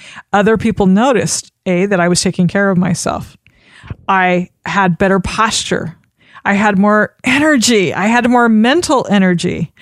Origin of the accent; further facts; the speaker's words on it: Idaho, United States; Because I was born and raised in Idaho.